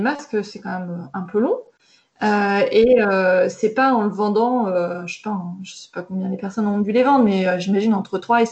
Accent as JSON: {"language": "French", "town": "Grenoble", "region": "Auvergne-Rhône-Alpes", "country": "France", "said": "moi, je suis grenobloise, donc au départ, bah, je me dis, oh, bah, je sais, je suis de Grenoble"}